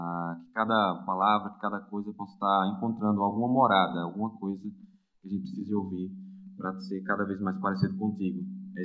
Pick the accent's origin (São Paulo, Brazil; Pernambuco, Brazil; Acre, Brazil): Pernambuco, Brazil; Paudalho; now in Recife, Brazil; eu sou recifense, não sou nem recifense, sou paudalense, né? Sou recifense adotado.